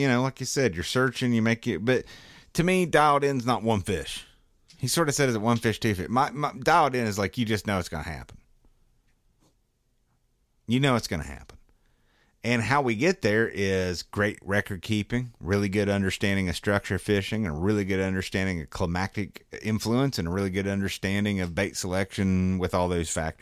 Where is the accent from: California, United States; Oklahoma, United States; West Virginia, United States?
West Virginia, United States; Well, by God, son, I'm from West, by God.